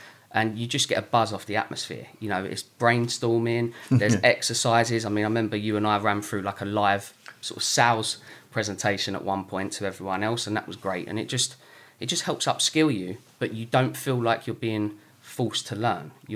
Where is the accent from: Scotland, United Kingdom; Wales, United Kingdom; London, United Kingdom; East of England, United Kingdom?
East of England, United Kingdom; You know, I'm from Essex as well, not from a wealthy background.